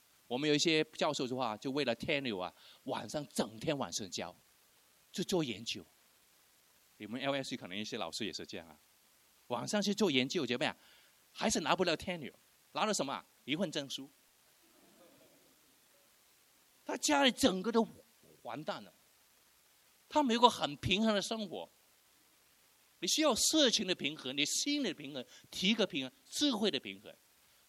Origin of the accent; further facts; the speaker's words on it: Hong Kong; 我是在香港出生长大的，我中学的时候接受神。我是一个教会中学里面读书的